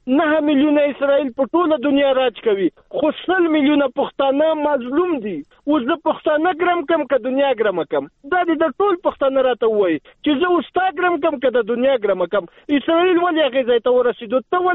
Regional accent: Afghanistan; زه هم افغان یم

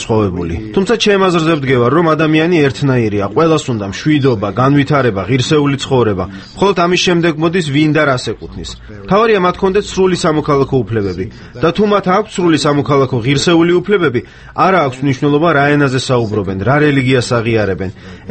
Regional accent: Sweden; მე თავად შვედეთიდან ვარ და შვედეთი წლებია ევროკავშირის წევრია.

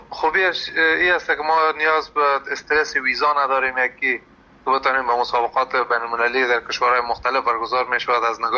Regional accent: Afghanistan; moved away as an adult; مدت 5 سال میشه من در اروپا زندگی میکنم. از افغانستان آمدیم، مدت 5 سال میشه در اروپا زندگی میکنم

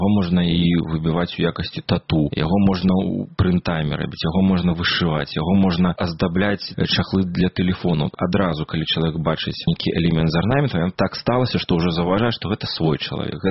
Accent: Belarus

